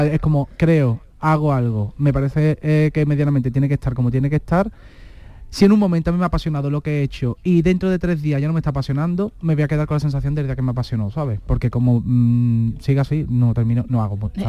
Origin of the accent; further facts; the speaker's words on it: Andalusia, Spain; soy andaluz y la forma en la que canto puede tener un deje, pero es por el mero hecho de dónde vengo, ¿sabes?